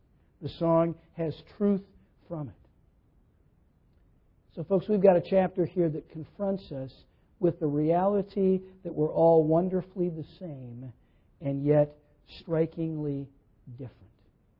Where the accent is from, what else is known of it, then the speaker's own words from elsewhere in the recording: United States; And I'm glad I'm an American